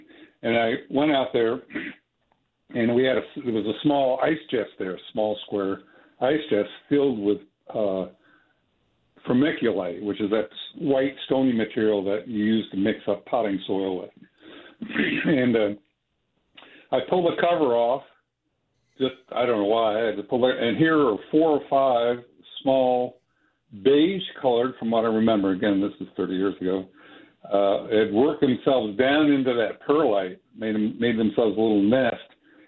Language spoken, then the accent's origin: English; the South, United States; now in Presque Isle, United States; We moved up here to Presque Isle. I grew up in the South around the space program, so I was very familiar with tree frogs.